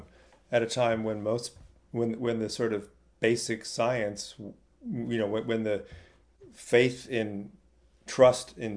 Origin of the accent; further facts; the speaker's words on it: California, United States; It's very different than, when I grew up in California, I used to see, smog, and, I couldn't see the mountains across the bay and all that.